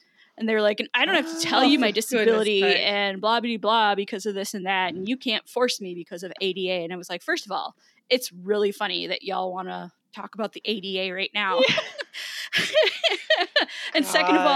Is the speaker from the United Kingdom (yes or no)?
no; United States; But also, as an American, I can't even, that whole plane.